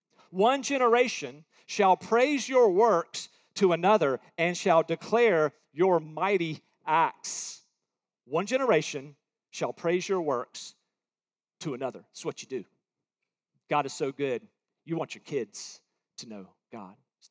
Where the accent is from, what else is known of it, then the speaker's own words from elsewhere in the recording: North Carolina, United States; I love barbecue. I'm from North Carolina. I love barbecue, but it's just barbecue.